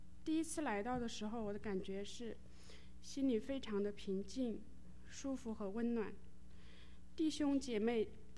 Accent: Hubei, China; now in United States; 我来自中国湖北，是因为2013年2月份的时候，我们深圳总公司也派我们到美国子公司来工作，所以我和我先生一起来到美国。

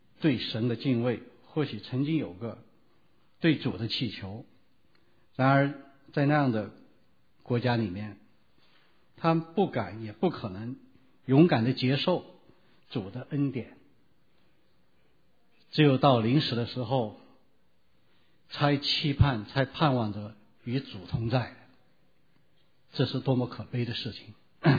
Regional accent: China; now in United States; 我们这些来自中国大陆的人

